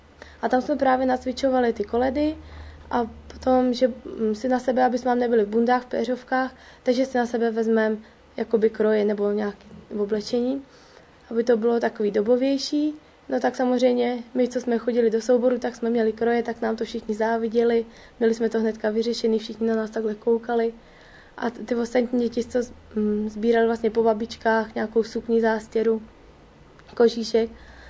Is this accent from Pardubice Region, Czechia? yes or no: yes; Vejvanovice, Pardubice Region, Czechia; já nejsem tady místní z Chrudim, já jsem z Vejvanovic. To je malá vesnička tady poblíž.